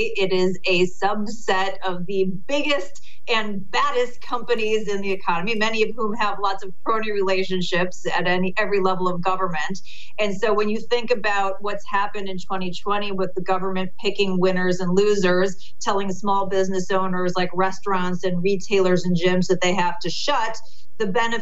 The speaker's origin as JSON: {"language": "English", "town": "Chicago", "region": "Illinois", "country": "United States", "tie": "born or raised there", "said": "places like my hometown of Chicago or New York or California"}